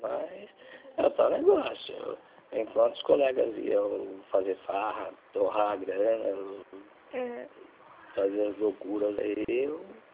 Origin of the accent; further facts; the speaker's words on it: Bauru, São Paulo, Brazil; Eu entrei na década de 70 em São Paulo e fiquei por lá um bom tempo. Depois eu procurei voltar para o interior, porque eu sou natural de Bauru, né?